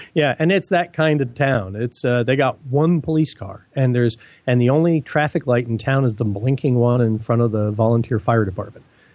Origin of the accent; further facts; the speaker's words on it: Connecticut, United States; also born or lived in New York / New Hampshire / Boston; I tell people I was born in New York, raised in Connecticut, finished in New Hampshire, and baked to a golden brown in Boston.